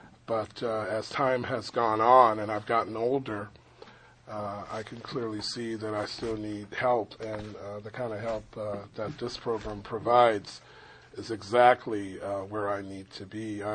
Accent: Los Angeles, California, United States; all of the insanity in the area where I grew up, I'm from South Central Los Angeles

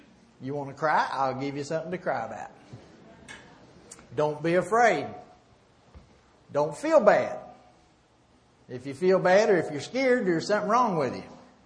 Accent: Oklahoma, United States; moved away; I'm really not from Texas. I'm from Oklahoma, which is an annex of Texas. I moved to Texas about 12 years ago.

